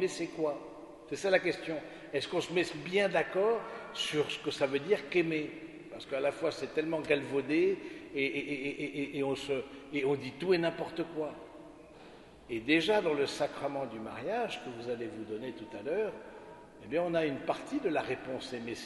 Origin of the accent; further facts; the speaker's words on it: Ourscamp, Hauts-de-France, France; Moi, je viens de l'abbaye d'Ourscan, de la Picardie profonde.